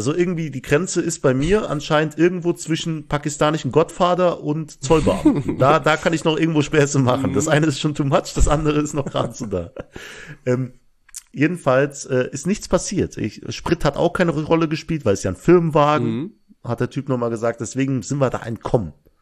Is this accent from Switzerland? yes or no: no; Belgium; now in Langweiler, Germany; Also ich komme aus Belgien, aber wohne in Langweiler.